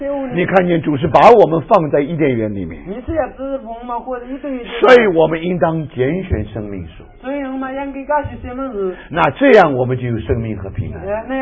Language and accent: Chinese; Taiwan; 我是在台湾长大的，